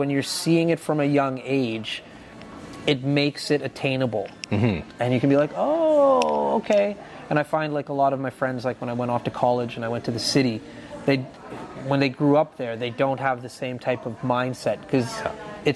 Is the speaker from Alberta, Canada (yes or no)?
yes; Fort McMurray, Alberta, Canada; I grew up here in McMurray